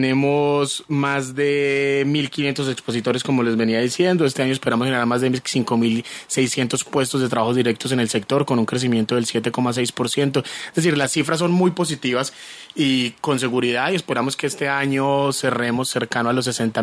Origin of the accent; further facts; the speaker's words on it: Colombia; tanto los extranjeros vengan a recorrer nuestro territorio como los colombianos viajemos por Colombia